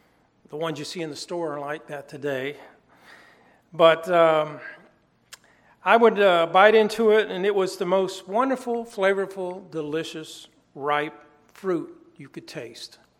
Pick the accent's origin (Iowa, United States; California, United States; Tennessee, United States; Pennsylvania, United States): Tennessee, United States; Growing up in Tennessee, we'd always go through Georgia, and we would always load up on these Georgia peaches.